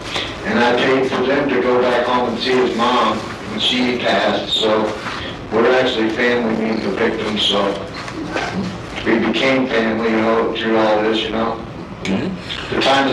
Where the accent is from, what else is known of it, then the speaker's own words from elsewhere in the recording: Granite City, Illinois, United States; Well, I'm originally from Granite City, Illinois, which is 11 miles from St. Louis.